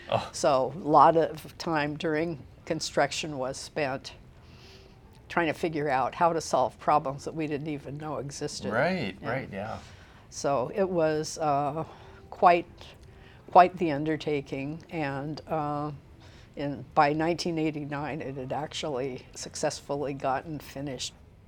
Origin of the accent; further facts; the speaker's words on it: Seattle, Washington, United States; also born or lived in Pittsburgh, United States; I lived in Seattle, grew up there. I wasn't born there, but my family is from that area. I was born in Pittsburgh when my dad was in graduate school at University of Pittsburgh.